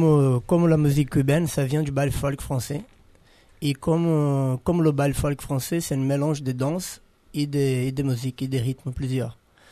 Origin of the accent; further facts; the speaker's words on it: Pernambuco, Brazil; French is a second language; moi, je viens du nord-est du Brésil, c'est Pernambuco, le département, qui c'est à 3000 km de Rio de Janeiro.